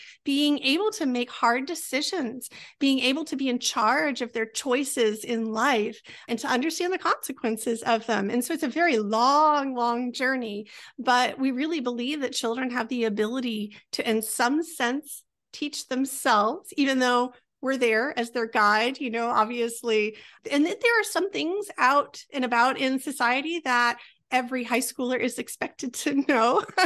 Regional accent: California, United States; born there; A hospital near the Redwoods. Yes, up in Northern California before we moved.

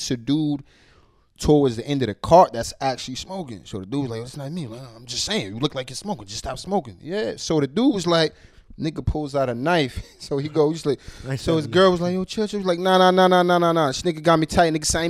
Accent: New York, United States; I'm from New York.

